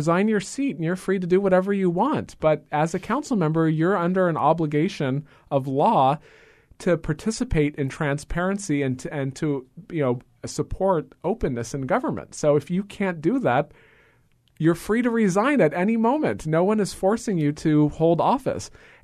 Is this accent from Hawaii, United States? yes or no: yes; Maui, Hawaii, United States; people in politics when I was growing up on Maui, he's like the quintessential.